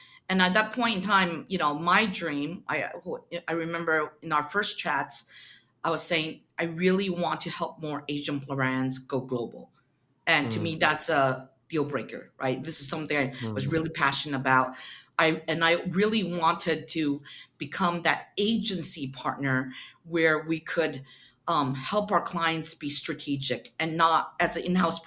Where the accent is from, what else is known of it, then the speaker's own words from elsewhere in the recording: Saudi Arabia; now in Asia; I consider myself a third culture kid. And that means, you know, I grew up in Saudi Arabia, believe it or not. You know, I was educated in the American school system. And then I've spent, you know, over since 2000, I moved back to Asia